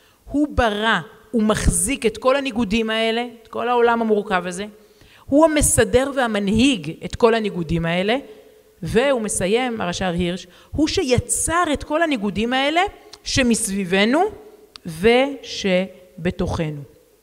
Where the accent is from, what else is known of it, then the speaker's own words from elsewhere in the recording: Herzliya, Tel Aviv District, Israel; כי הם גרים בהרצליה, שם גדלתי